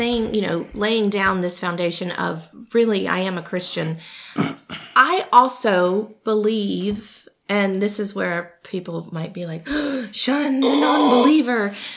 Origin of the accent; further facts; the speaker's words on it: Louisiana, United States; the community that I grew up in North Louisiana, which was all these, everyone went to church.